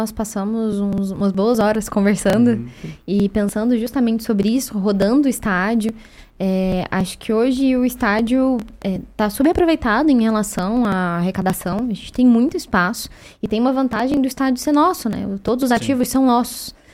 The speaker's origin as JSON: {"language": "Portuguese", "town": "Brasília", "region": "Federal District", "country": "Brazil", "said": "Eu venho de Brasília, lá não tem esse envolvimento do clube"}